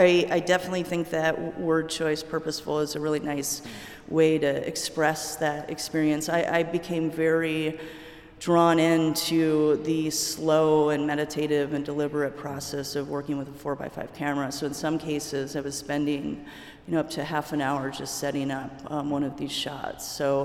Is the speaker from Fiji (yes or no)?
no; Michigan, United States; also born or lived in Chicago; But yeah, I grew up in Michigan, and you know, I started photography when I was sort of towards the end of high school